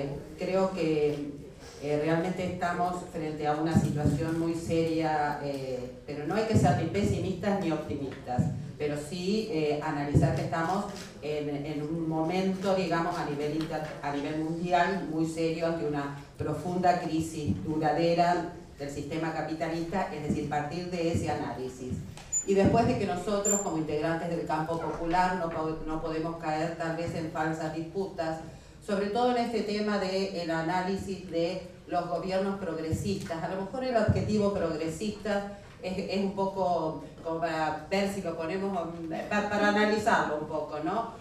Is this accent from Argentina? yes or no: yes; Argentina; vengo de Argentina